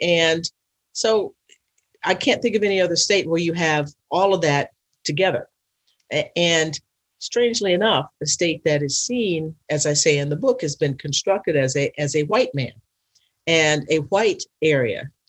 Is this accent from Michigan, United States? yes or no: no; Texas, United States; more people know about it than knew about it when I was growing up in Texas, celebrating it with my family.